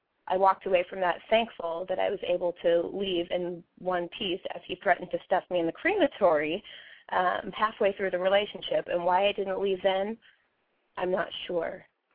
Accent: Portland, Oregon, United States; I'm from Portland, so it rains here often.

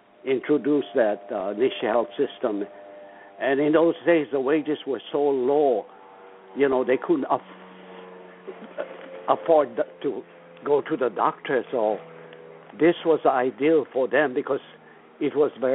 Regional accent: Hawaii, United States; Yes, I was born and raised in Hawaii. My parents are from Japan. They migrated to Hawaii. And this is where I was born.

